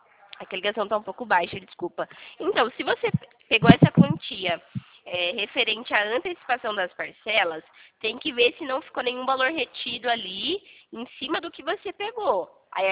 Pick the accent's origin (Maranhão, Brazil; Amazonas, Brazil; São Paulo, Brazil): São Paulo, Brazil; São Carlos; eu sou aqui de São Carlos.